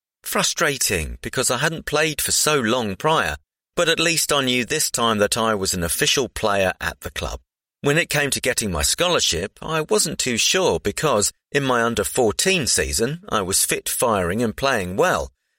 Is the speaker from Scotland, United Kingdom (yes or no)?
no; Southend-on-Sea, East of England, United Kingdom; I'm an Essex boy, born and bred. I was born in Southend Hospital, and I've lived in the area my whole life.